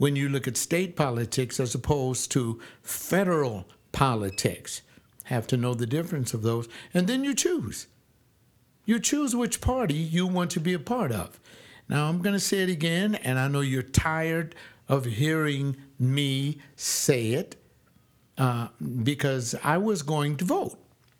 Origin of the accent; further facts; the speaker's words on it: California, United States; born there; I was born here on the West Coast of the country. I'm in California. I live in a sanctuary state.